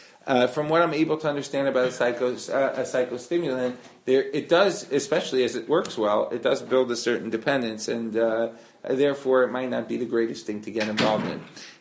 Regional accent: New York, United States; I grew up in Kamenetsky country, known as the Five Towns

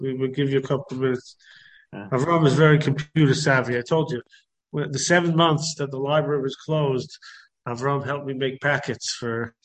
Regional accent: United States; I was born in America. I'm an American.

